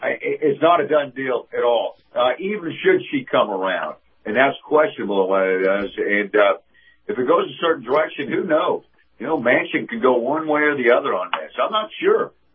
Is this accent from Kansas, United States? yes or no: yes; Kansas, United States; And today, my home state of Kansas, my former home state of Kansas, will be the first state for the voters to have a say